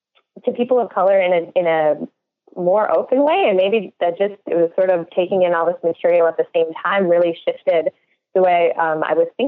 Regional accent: Wisconsin, United States; I was raised in Wisconsin in a small town outside of Milwaukee that was predominantly white

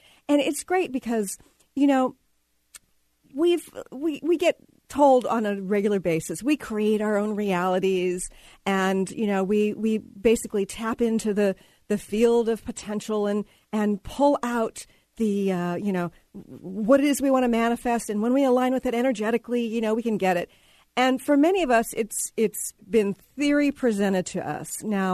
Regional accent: Texas, United States; Yeah, I'm from Texas originally

